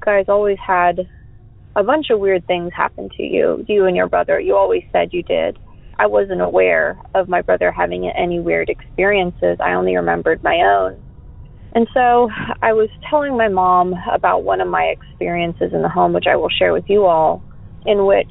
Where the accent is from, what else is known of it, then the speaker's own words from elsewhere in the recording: Denton, Texas, United States; born there; I was born in Denton, Texas